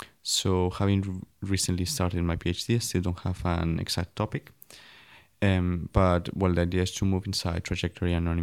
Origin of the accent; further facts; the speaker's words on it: Barcelona, Catalonia, Spain; now in Karlsruhe, Germany; So I am from Barcelona.